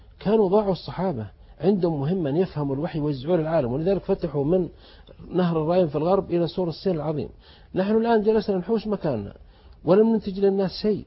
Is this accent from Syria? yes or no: no; Saudi Arabia; أن لما مثل عندنا في السعودية أتكلم في إنجازات كبيرة